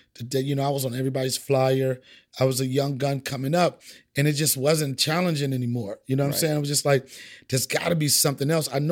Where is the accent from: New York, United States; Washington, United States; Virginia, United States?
New York, United States; because you know, any comic from anywhere, I'm coming from New York